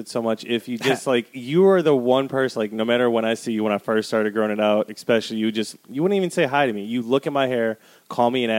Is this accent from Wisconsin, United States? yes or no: yes; Wisconsin, United States; Maybe you should have grown up where I grew up in Wisconsin